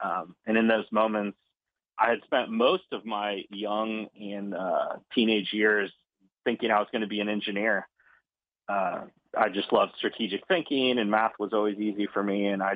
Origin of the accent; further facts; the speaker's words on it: Michigan, United States; So I spent the early part of my growing up in Michigan, and we kind of moved around.